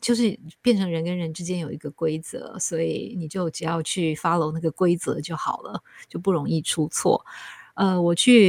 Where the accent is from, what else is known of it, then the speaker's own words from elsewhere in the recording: Taiwan; 因为我自己是从台湾来的，台湾人特别喜欢去日本旅游